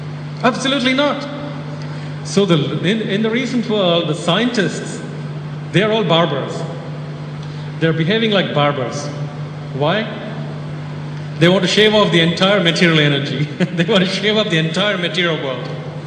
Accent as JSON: {"language": "English", "region": "South India", "country": "India", "tie": "born there", "said": "I was born in South India, and I was born under a very Brahminical culture."}